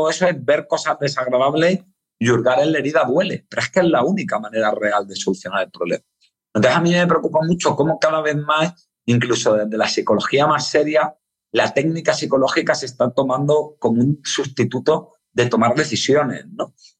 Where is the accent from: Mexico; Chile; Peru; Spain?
Spain; Granada, Andalusia; Bueno, eso lo digo yo que soy de Granada